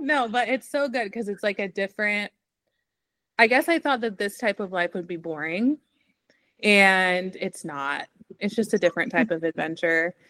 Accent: Oregon, United States; I'm from Oregon originally. I do not live there anymore

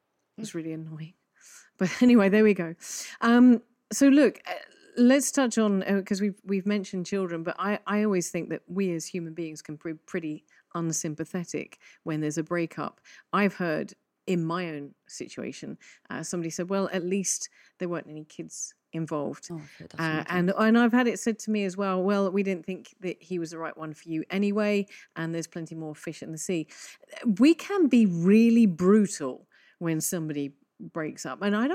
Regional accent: England, United Kingdom; But I'm English and we don't know what to say in any situation or circumstance.

